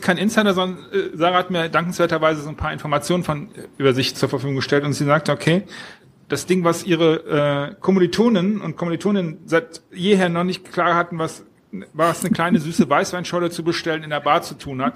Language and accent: German; Düsseldorf, North Rhine-Westphalia, Germany; ich bin Düsseldorfer